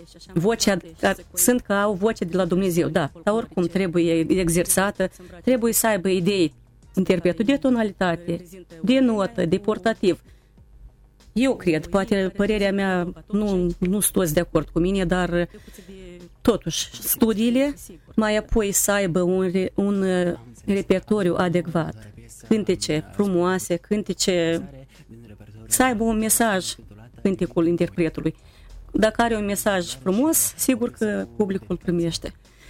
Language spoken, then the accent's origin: Romanian; Ciciuleni, Hîncești District, Moldova; Dar undeva de vreo 10 ani aparținem raionului Hrâncești, satul Ciciuleni, satul meu de baștină dragă.